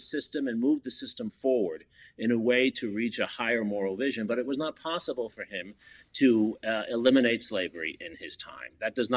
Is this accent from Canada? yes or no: no; New York City, New York, United States; I'm a Yankees fan. I grew up in New York City.